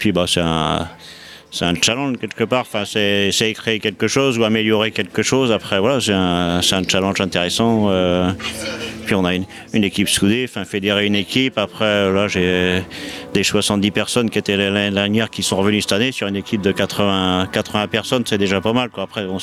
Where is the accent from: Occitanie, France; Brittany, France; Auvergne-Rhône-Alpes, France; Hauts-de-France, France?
Brittany, France; Bréal-sous-Montfort; Moi, je suis natif de Bréal